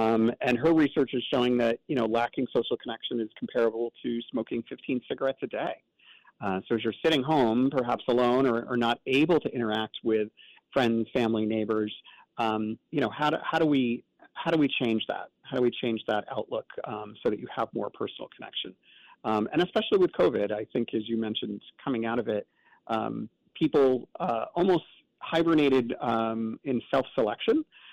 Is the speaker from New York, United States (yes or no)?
yes; New York, United States; You know, I'm born and bred in New York